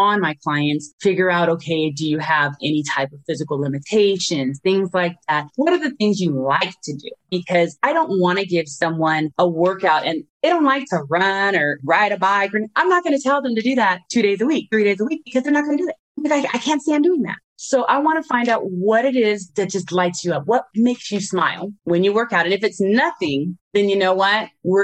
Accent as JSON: {"language": "English", "region": "California", "country": "United States", "said": "I felt like, oh my gosh, I'm moving to like this farmland from the city. I was from Orange County."}